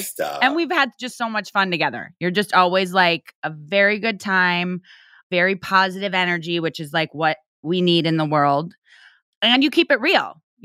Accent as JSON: {"language": "English", "region": "Midwest", "country": "United States", "said": "So we're both from the Midwest."}